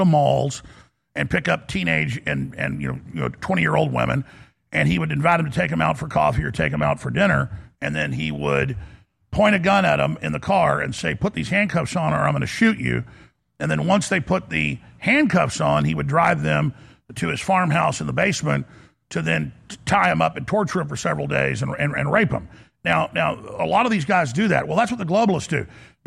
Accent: United States; So Americans are great. I'm an American.

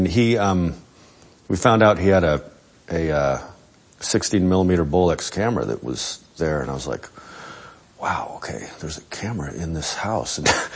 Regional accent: Albuquerque, New Mexico, United States; I grew up in Albuquerque, New Mexico, which definitely influenced a lot of what

